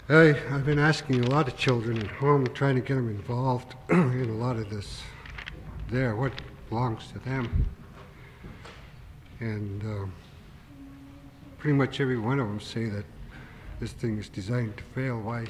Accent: Port Lions, Alaska, United States; I'm from Port Lyons.

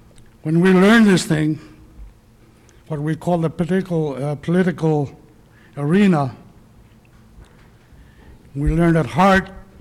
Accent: Alaska, United States; I come from the Tenachi Toyan region, 1991 issues, the way my people in the Yukon Flats see it, the village people are not in jeopardy.

